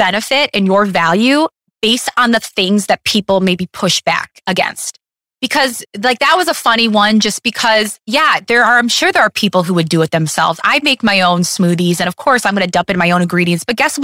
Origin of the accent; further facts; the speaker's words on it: Detroit, Michigan, United States; I'm from Detroit. So, you know, of course that's in my Rolodex of must see movies.